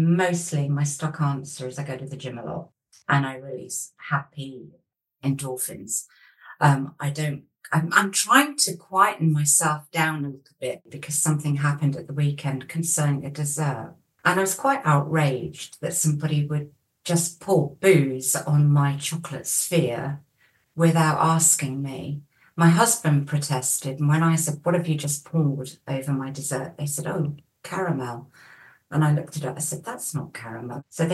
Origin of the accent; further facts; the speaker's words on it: England, United Kingdom; But because I'm English, she just assumed I was making a mistake.